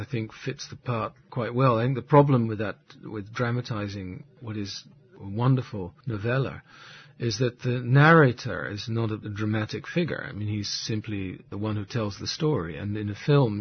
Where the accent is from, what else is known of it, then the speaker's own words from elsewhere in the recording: Netherlands; I grew up in Holland, so it was a way to go to sort of rediscover the country that I grew up